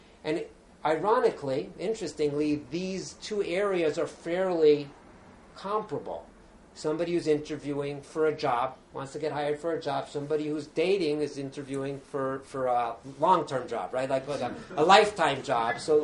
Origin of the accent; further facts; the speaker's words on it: Los Angeles, California, United States; I remember growing up in Los Angeles, there was somebody who went shul to shul collecting